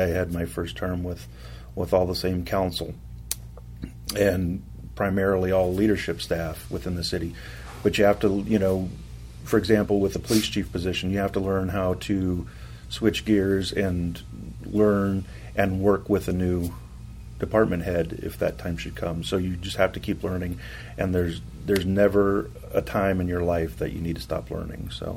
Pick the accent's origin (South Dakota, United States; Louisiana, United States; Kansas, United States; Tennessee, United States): South Dakota, United States; moved away as an adult; I was born and raised in South Central South Dakota.